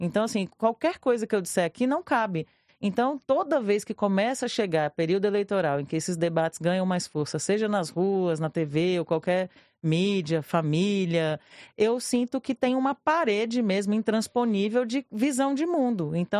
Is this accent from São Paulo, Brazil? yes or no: no; Federal District, Brazil; eu sou do DF, né? Eu passei a adolescência...